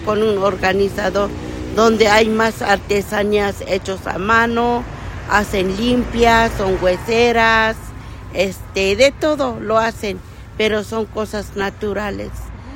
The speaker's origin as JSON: {"language": "Spanish", "region": "Chiapas", "country": "Mexico", "said": "yo vengo de Chiapas y yo laboro esta ropa."}